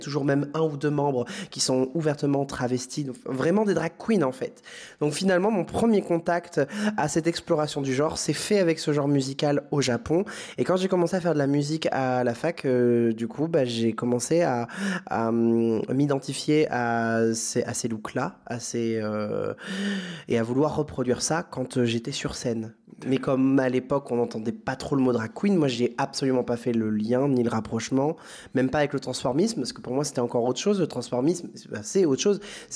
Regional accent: Nouvelle-Aquitaine, France; born there; je suis née en Charente-Maritime, mes parents sont originaires de Vendée. Donc, j'ai énormément... Donc, vers Nantes, j'ai énormément de famille là-bas.

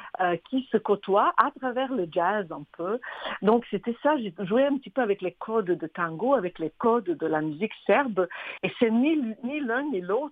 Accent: Serbia; French is a second language; moi je viens de la Serbie

